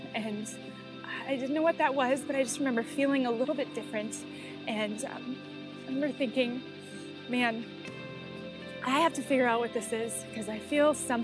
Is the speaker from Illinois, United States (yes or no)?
yes; Chicago, Illinois, United States; I grew up in Chicago. I had a great relationship with my mom.